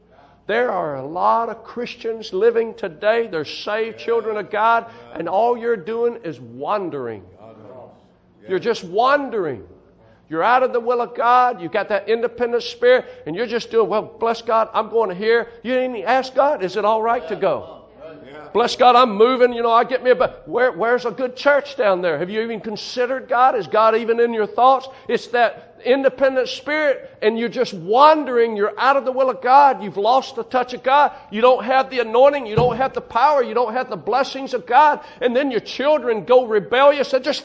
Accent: Alabama, United States; I remember growing up in Southeast Alabama, throwing that rifle on my shoulder, walking all day and never even huffing and puffing.

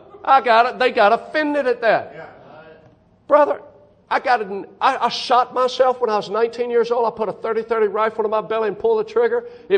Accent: Alabama, United States; I remember growing up in Southeast Alabama, throwing that rifle on my shoulder, walking all day and never even huffing and puffing.

